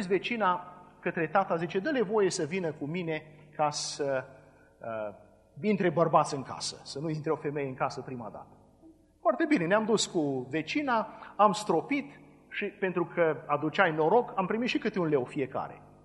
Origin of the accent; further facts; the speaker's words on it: Cluj, Cluj County, Romania; sunt din Cluj și în Cluj este obiceiul ca la Paști să mergi la stropit